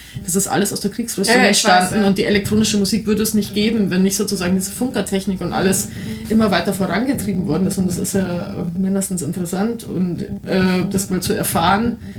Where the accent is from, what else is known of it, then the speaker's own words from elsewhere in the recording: Bavaria, Germany; dass ich manchmal als Bayerin einer ganz anderen Generation, dass ich so ein bisschen deren Anwältin bin.